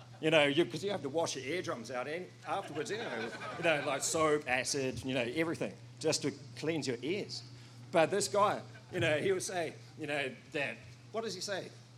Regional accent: New Zealand; I'm from New Zealand. I'm not speaking in tongues, all right? It's just my accent, all right?

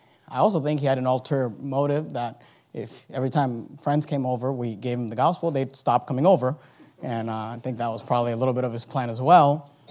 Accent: Hayward, California, United States; I grew up in Hayward, California. And when I was 13 years old, we moved from Hayward to San Leandro.

